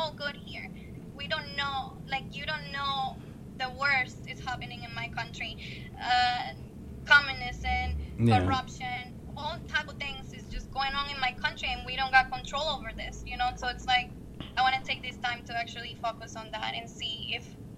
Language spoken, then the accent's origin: English; Venezuela; I'm from Venezuela, so